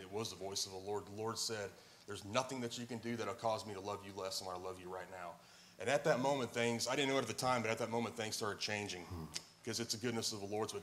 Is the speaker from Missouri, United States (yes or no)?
yes; Missouri, United States; I'm 39 years old. I grew up in Southwest Missouri, probably the furthest away in the program.